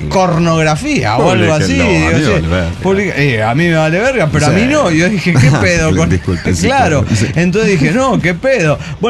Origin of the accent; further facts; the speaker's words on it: State of Mexico, Mexico; del Estado de México y les cuento